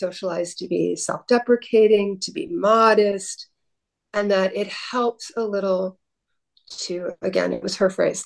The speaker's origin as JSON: {"language": "English", "town": "Baltimore", "region": "Maryland", "country": "United States", "tie": "born or raised there", "said": "it just made perfect sense for me to try to write a PI novel set in my hometown of Baltimore."}